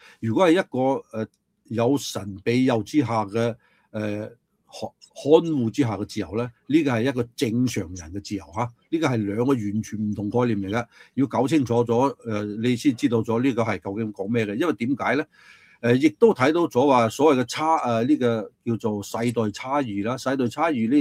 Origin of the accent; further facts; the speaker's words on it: United States; 其實佢嘅政府係不斷咁限制緊老百姓，即係我哋美國人嘅權力㗎